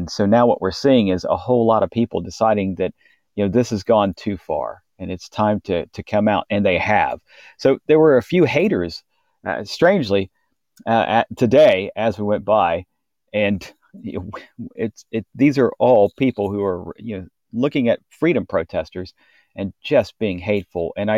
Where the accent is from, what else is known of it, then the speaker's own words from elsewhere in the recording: United States; because they know I'm from America.